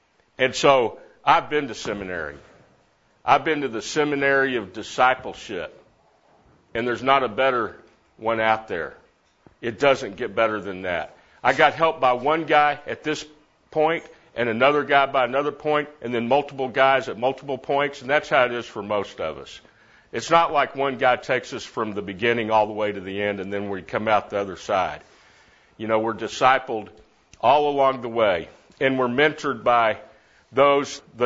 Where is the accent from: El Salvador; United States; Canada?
United States; Amarillo, Texas; now in Dallas, United States; I'm from Dallas, Texas, originally from Amarillo, Texas, but I've been in Dallas for 28 or 29 years.